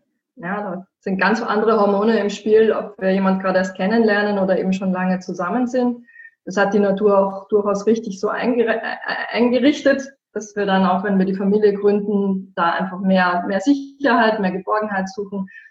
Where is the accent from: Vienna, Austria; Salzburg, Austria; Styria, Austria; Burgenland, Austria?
Vienna, Austria; Ich bin aus Wien